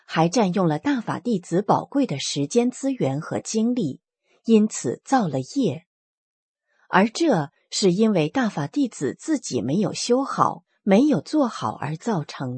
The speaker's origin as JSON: {"language": "Chinese", "country": "China", "said": "传统文化在我们中国人的理念中已所剩无几。"}